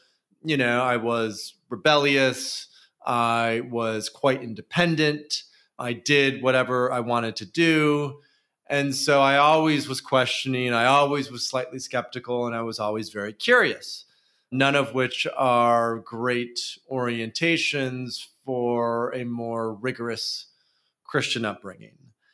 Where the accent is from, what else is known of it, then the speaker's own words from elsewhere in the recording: Michigan, United States; when I tell people I'm from West Michigan, like nowadays, and they know what I do professionally, they don't get it.